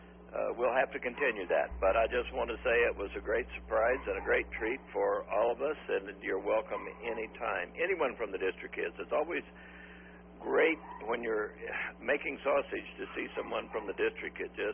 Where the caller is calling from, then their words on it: Rolla, Missouri, United States; I'm in Rolla doing surgery this morning.